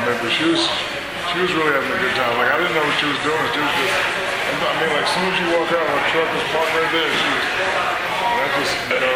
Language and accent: English; East Coast, United States; So even though I'm from the East Coast, everything grew down the southern.